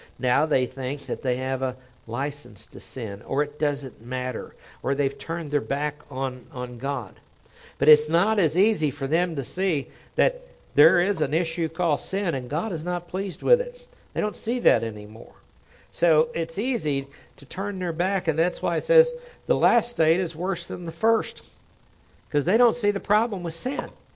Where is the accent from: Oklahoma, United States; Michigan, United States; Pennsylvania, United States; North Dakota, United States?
Oklahoma, United States; accent: Oklahoma; I'm from Oklahoma. Wallowing. Kind of like Washington instead of Washington. I mean, that just kind of goes with the Oklahoma accent.